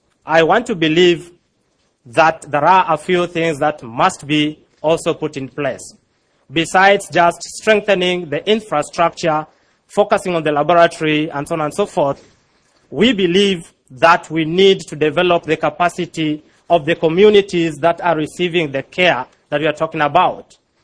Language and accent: English; Kenya; English is a second language; when I came from Kenya, they told me, tell that conference that ACT Kenya is a TB community organization back here